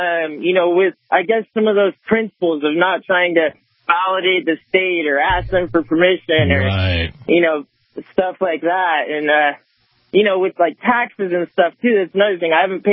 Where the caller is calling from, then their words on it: Colorado, United States; I'm in Colorado.